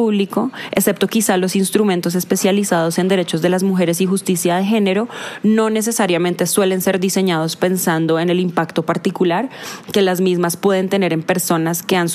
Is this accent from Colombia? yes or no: yes; Colombia; soy colombiana